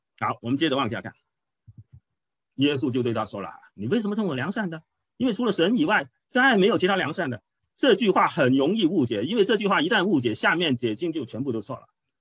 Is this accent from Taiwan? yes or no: no; China; 你看我们中国人怎么讲